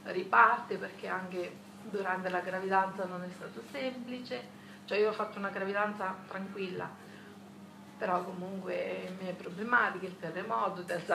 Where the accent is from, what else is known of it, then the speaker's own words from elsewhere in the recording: Ascoli Piceno, Marche, Italy; vengo da Ascoli Piceno